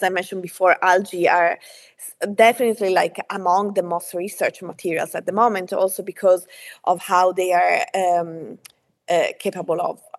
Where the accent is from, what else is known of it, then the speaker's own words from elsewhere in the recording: Italy; English is a second language; I'm from Italy, so I see like sort of also I have this cultural distance. I'm based here since 2021